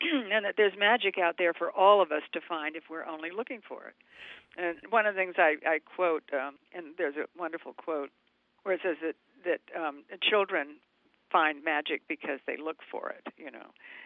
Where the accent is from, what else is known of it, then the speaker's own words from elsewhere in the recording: Savannah, Georgia, United States; I'm from Savannah, Georgia, and we spent our summers in Statesboro, a little town outside of Savannah, in this great, big, huge antebellum, white-columned house